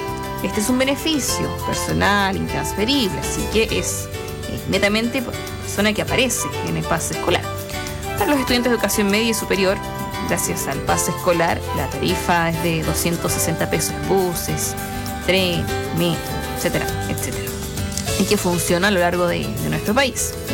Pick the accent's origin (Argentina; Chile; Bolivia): Chile; como buen chileno uno siempre anda a última hora